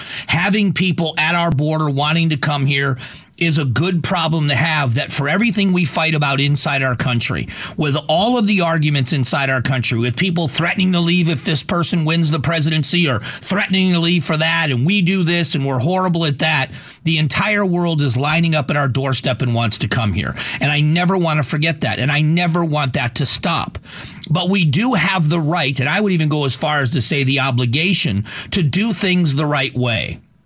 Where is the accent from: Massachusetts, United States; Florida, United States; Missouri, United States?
Florida, United States; now in Arizona, United States; I grew up in Southwest Florida.